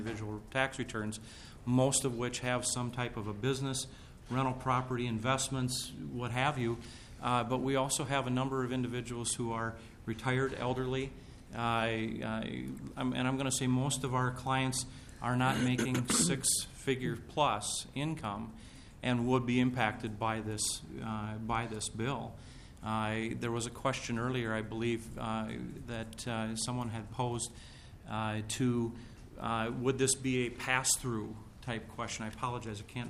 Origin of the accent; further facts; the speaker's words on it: Hutchinson, Minnesota, United States; I am a CPA from Hutchinson and representing the Minnesota Association of Public Accountants